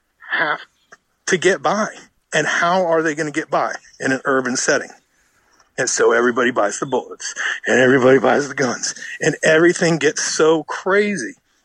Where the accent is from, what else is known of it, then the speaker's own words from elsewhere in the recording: United States; I can because I'm American.